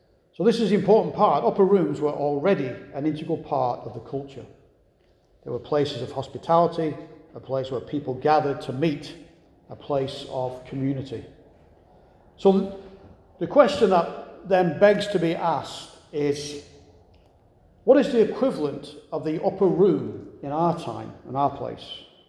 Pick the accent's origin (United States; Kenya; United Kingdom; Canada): United Kingdom; Yorkshire and the Humber; a place known as Hebden Bridge, not far from where I grew up in Northern England.